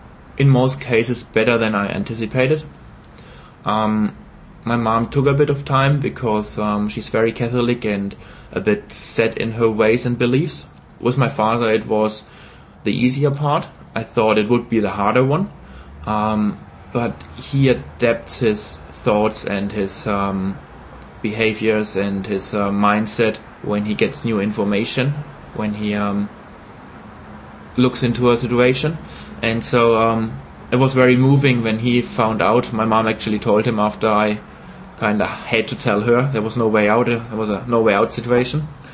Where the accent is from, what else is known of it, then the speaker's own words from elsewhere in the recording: Haßfurt, Bavaria, Germany; English is a second language; I'm 33 years old right now. I'm originally from Germany. I was born in a very small town called Haßfurt. I grew up there